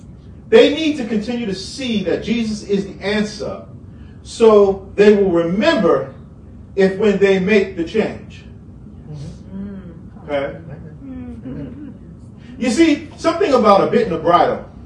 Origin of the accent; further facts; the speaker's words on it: New York, United States; I grew up in the South Bronx, 183rd Street, South Boulevard, Freeman Street, West Palm Street.